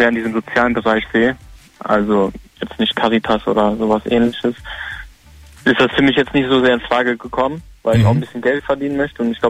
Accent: Cologne, North Rhine-Westphalia, Germany; Ich komme aus Köln.

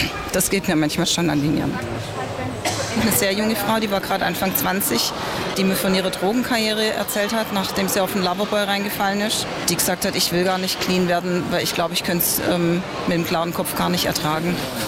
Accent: Weinstadt, Baden-Württemberg, Germany; ich komme aus Weinstadt

